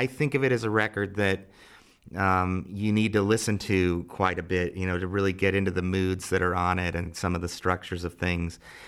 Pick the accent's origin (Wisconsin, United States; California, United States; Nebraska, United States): Nebraska, United States; Lincoln; they came through my hometown of Lincoln, Nebraska, and played there when I was in high school.